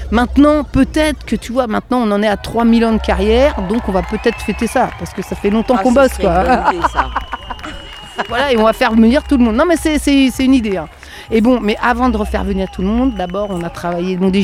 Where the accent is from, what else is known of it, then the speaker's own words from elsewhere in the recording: Rennes, Brittany, France; Je suis de Rennes, moi. De Rennes, voilà.